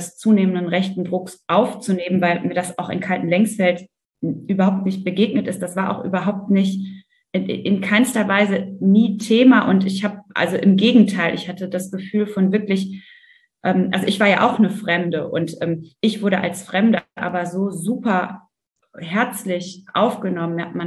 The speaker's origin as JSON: {"language": "German", "region": "West Germany", "country": "Germany", "said": "Also ich habe mich auch bis zu dem Zeitpunkt irgendwie nie als Westdeutsche gesehen, aber ich wurde halt schon von den anderen als solche bezeichnet."}